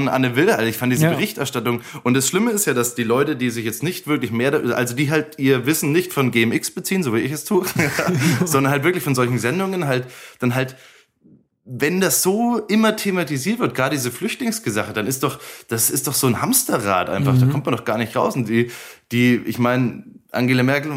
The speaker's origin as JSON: {"language": "German", "region": "Bavaria", "country": "Germany", "said": "ich als Bayer habe davon keine Ahnung"}